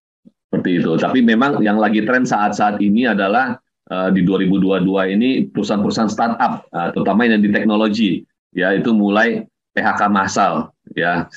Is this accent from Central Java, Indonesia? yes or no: no; Balikpapan, East Kalimantan, Indonesia; born there; Salam Pak, saya juga dari Balikpapan, saya lahir di Balikpapan.